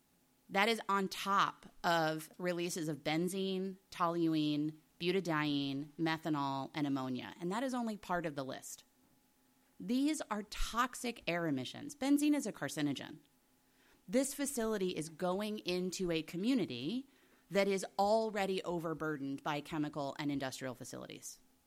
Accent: Louisiana, United States; I used to do advocacy with the U.S. State Department, and I was that woman from Louisiana, which is fine with me. If there's one identifier, I'll take Louisiana.

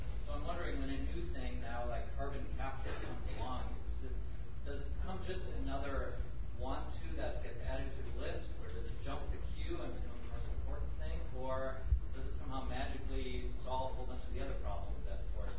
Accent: Arizona, United States; I'm a freelancer from Arizona

